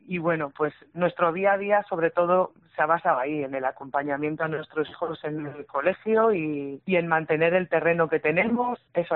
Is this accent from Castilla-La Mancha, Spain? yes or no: no; La Rioja, Spain; born there; now in Navarre, Spain; Bueno, pues yo ya hacía muchos años que estaba viviendo en un pueblito de Navarra, aunque soy nacida en La Rioja. Uh-huh. Pues salí en mi juventud de La Rioja y he vivido en diferentes ciudades y terminé en un pueblito de Navarra